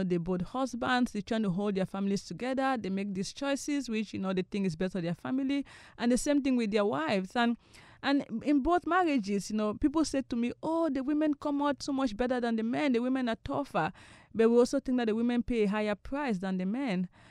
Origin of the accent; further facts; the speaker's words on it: Cameroon; English is a second language; now in United States; because I'm an immigrant and I'm from Cameroon, you know, I think I have that. And because I'm an American also